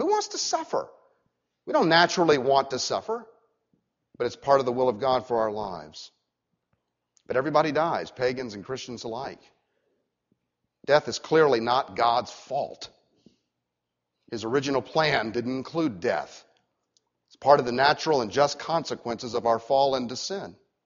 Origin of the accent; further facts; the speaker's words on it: Orlando, Florida, United States; When I was growing up in Orlando, I remember my friends daring me to throw tangerines at passing cars, you know, in the orange groves that used to dot Central Florida.